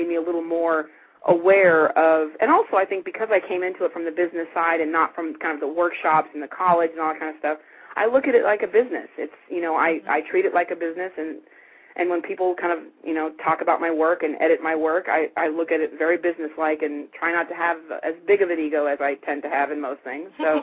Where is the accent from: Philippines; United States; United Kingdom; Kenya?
United States; Pasadena, California; I love LA. I was born and bred in Pasadena, and I mean, you know, Los Angeles does not have a good reputation in the world.